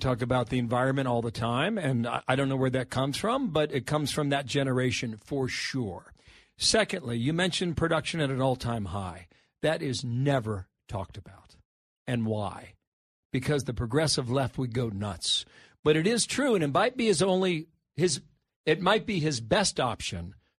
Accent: Ohio, United States; All right, I'm from Ohio. When I was home at Christmas time, it was $3.

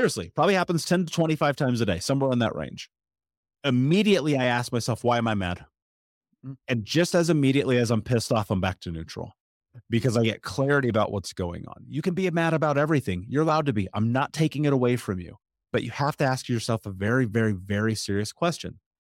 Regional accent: United States; I'm speaking as an American. I believe this is the greatest country on planet Earth, period.

